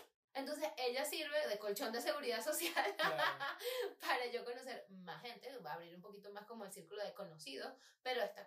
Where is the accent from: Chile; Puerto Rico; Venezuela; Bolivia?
Venezuela; Falcón; no, que yo soy de Falcón, de Paraguaná